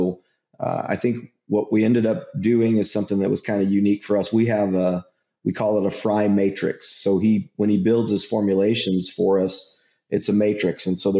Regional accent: Texas, United States; like as a Texan and the High Plains cattle feeder coming here

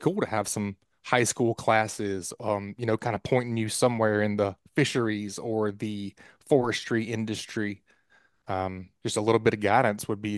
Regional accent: Dauphin Island, Alabama, United States; I know it's a huge thing here in the Southeast. I grew up on Dolphin Island, you know, on the back deck of charter boats.

